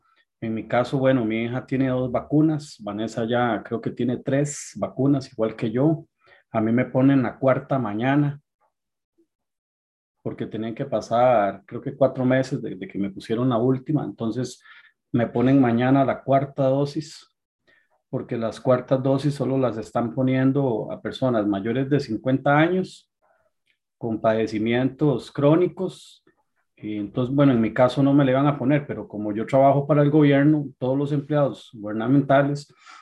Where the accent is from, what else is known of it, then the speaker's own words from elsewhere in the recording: Heredia, Costa Rica; born there; 28 de octubre de 1977, nací en Heredia, Costa Rica.